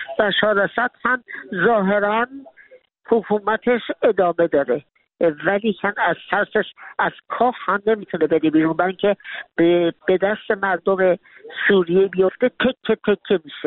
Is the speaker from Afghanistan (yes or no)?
no; Iran; نه تنها غم‌انگیز بلکه شرمساری ما ایرانیان است. یعنی به عنوان یک ایرانی آدم خجالت میکشه.